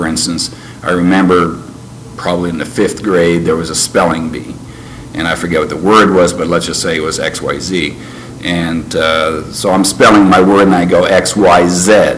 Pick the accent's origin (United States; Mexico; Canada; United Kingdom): Canada; Ottawa, Ontario; also born or lived in Sherbrooke / Montreal; I was raised mostly in Ottawa, the capital of Canada.